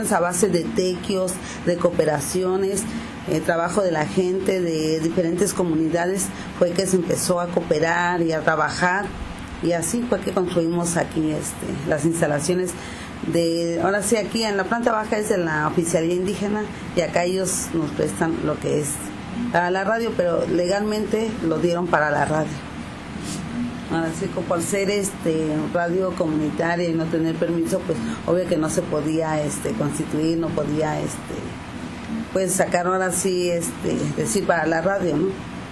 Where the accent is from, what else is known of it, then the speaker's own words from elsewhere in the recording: San Pedro Tututepec, Oaxaca, Mexico; Y pues yo soy de aquí, de San Pedro Tututepec.